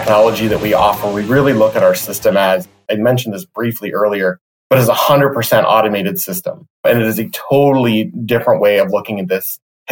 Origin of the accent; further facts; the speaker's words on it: Pennsylvania, United States; moved away as an adult; I grew up in Western Pennsylvania, a few miles outside of Pittsburgh. I moved to Delaware when I was 21 to actually go to school.